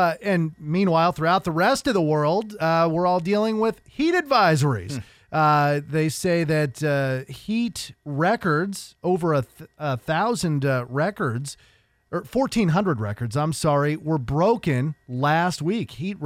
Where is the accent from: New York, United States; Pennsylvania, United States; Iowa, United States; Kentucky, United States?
Iowa, United States; and of course I'm from Iowa, so all the people I know